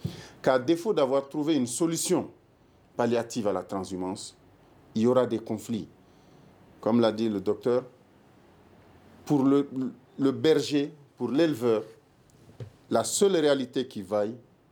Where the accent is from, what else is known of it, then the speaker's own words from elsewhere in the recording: Koulikoro, Mali; Je viens du Dougolon, de la région de Kouloukoro. Nous cultivons les terres depuis mon arrière-arrière-grand-père.